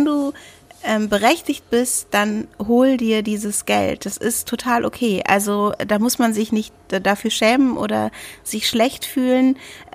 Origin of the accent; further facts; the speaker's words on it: Lower Saxony, Germany; für mich als Niedersächsin